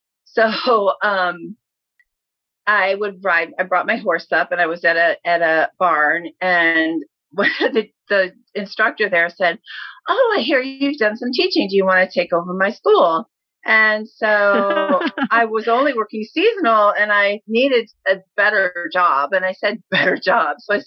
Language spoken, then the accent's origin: English; Portage, Indiana, United States; Well, I grew up in Portage. I graduated in 1984